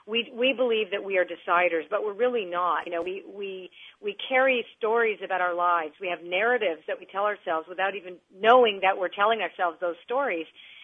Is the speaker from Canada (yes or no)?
yes; Canada; now in United States; I live in the States, so even though I'm a Canadian